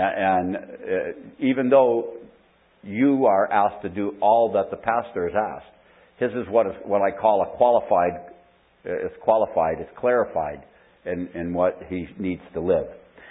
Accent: Canada; also born or lived in United States; I said, no, I'm Canadian. And I said, but I had the first so many years in USA, and then the last 25 years in Canada, you know.

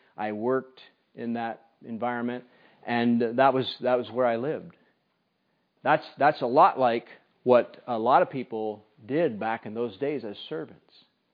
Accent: United States; At least I know for myself, growing up in the United States, the word slavery brings one image to mind.

